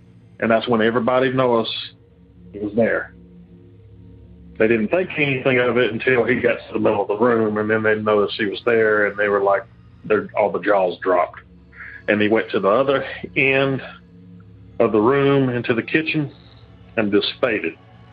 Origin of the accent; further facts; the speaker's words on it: Alabama, United States; I'm from Alabama.